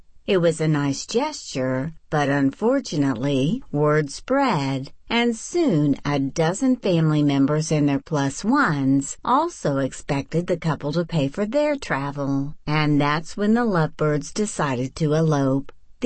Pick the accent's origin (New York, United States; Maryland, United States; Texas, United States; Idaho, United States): Texas, United States; also born or lived in Massachusetts; I was a volunteer for Audio Journal when I lived in Massachusetts. I've since moved back to my home state of Texas